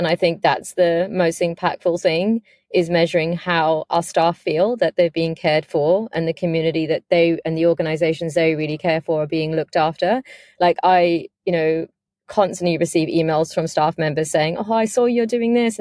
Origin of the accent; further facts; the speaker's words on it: Pakistan; I'm a Pakistani woman